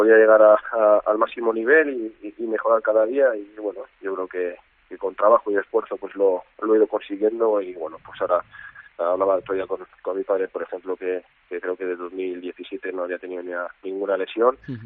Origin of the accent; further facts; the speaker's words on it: Husillos, Castile and León, Spain; me acercaré a Usillos, a mi pueblo, que es donde tengo a mis tíos y demás y mis primos